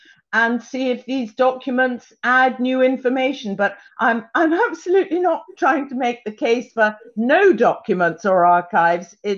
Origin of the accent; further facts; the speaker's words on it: England, United Kingdom; as an English woman, I've come to it without an agenda, with a different attitude.